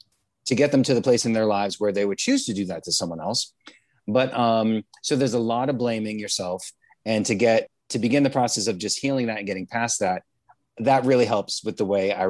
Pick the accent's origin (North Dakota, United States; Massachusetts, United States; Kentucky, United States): Massachusetts, United States; Boston; now in California, United States; I'm from Boston.